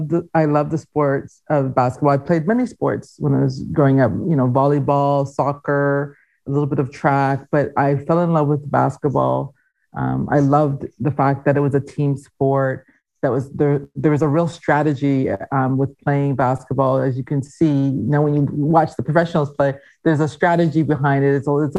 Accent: Canada; that was always a tension for me as a Canadian, because I was born here, you know?

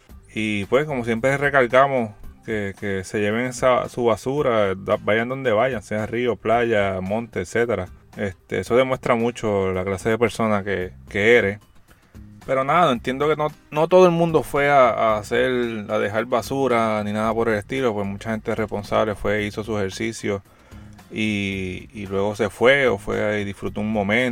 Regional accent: Ciales, Puerto Rico; soy de Ciales. Mis papás tienen una casa de campo en el área de Toro Negro.

